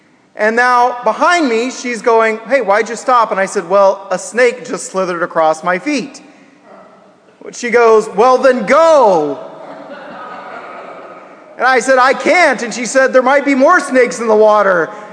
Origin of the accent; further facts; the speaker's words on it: Kansas, United States; Well, growing up in Kansas, there were a lot of poisonous snakes.